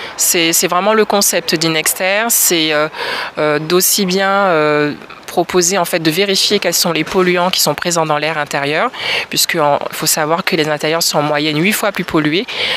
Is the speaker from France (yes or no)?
yes; French Guiana, France; puisque je suis guyanaise